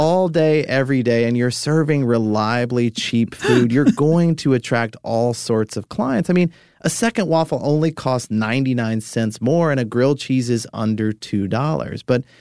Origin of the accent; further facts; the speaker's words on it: Alabama, United States; there are occasional moments where we realize like, yep, we're from Alabama.